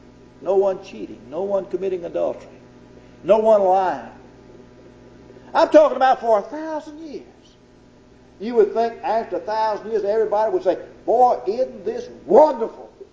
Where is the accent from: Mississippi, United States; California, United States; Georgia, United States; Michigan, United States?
Mississippi, United States; Macon; I never will forget standing out in front of the First Baptist Church in Macon, Mississippi, my hometown.